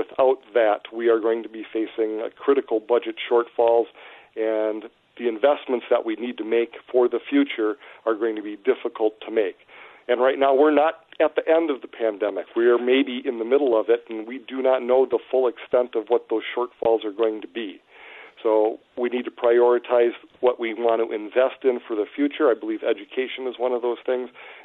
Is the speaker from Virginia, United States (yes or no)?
no; Stevens Point, Wisconsin, United States; I'm born and raised in Stevens Point, graduated from both high school and UW-Stevens Point.